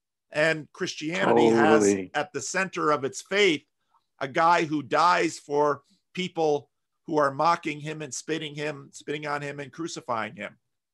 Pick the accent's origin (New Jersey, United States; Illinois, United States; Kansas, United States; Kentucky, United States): New Jersey, United States; also born or lived in Michigan / Dominican Republic; now in California, United States; I grew up in New Jersey. You know, I lived in Michigan and the Dominican Republic, but most of my adult life, I've lived in California.